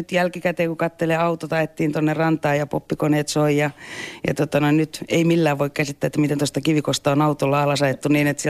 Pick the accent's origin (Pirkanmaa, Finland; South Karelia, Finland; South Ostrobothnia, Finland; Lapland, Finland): Pirkanmaa, Finland; Sastamala; now in Pyhämaa, Finland; Me ollaan Sastamalasta tai Tyrväältä paremminkin, mutta että ollaan tosiaan jo ihan lapsuudesta asti on täällä Pyhämaalla viettänyt ensin toisten nurkissa ja sitten vuodesta 1998 omissa nurkissa.